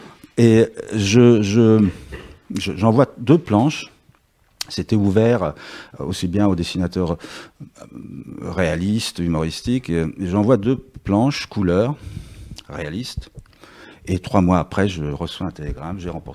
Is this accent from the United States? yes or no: no; Belgrade, Serbia; French is a second language; now in France; Tout ça, je l'ai développé au cours de mon enfance à Belgrade. Hein, c'était en ex-Yougoslavie, un pays qui n'existe plus. Et lorsque je suis arrivé en France, je découvre tout d'un coup la langue française.